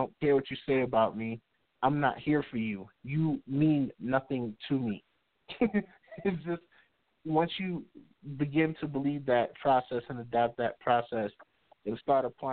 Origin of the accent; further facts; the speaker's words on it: Bronx, New York, United States; growing up in the Bronx, you got bodegas and pizzerias and Chinese restaurants and chicken places all around you.